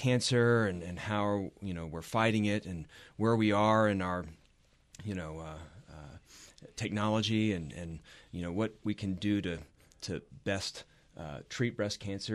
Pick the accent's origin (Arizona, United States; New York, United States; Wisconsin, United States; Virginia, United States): Virginia, United States; I'm a transplant, like a lot of people. I grew up in Virginia. I went to undergrad, med school there.